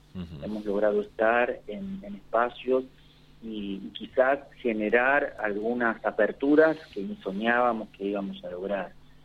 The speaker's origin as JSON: {"language": "Spanish", "region": "Entre Ríos", "country": "Argentina", "said": "yo soy de Entre Ríos"}